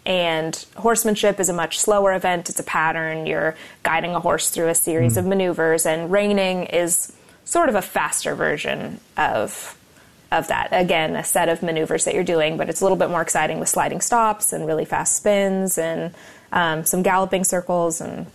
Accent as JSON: {"language": "English", "region": "Oregon", "country": "United States", "tie": "born or raised there", "also_born_or_lived": "Texas", "said": "So I grew up in Oregon, but I rode for Texas Christian University's equestrian team."}